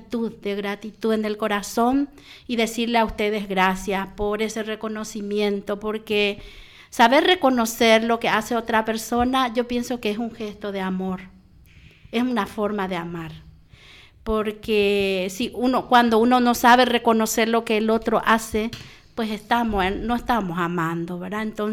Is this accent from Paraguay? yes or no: yes; Paraguay; De Paraguay. Llevo 2 meses acá y recién llegada me contaron la noticia